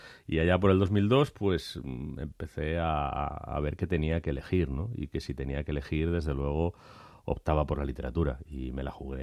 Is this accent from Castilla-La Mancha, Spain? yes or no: no; Madrid, Community of Madrid, Spain; born there; está dentro del distrito de Latina, está en la raya entre Latina y Carabanchel y del lado de Latina, pero vamos, cuando yo nací, aquello era Carabanchel.